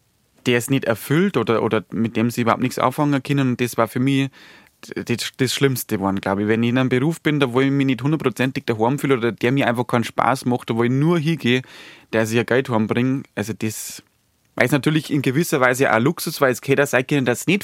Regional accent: Bavaria, Germany; Ich wollte damals irgendwie zum Radio bei uns in Niederbayern.

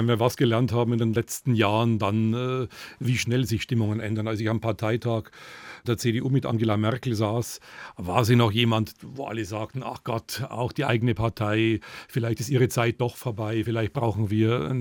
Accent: Bavaria, Germany; Bodenwöhrer Weiher ist noch heute ein Gewässer, das ich gern mag. Und wenn ich irgendwo paddle und in meine alte Heimat fahre, dann auf dem Bodenwöhrer Weiher oder im Regenfluss und paddelt irgendwie von Nittenau nach Mariental

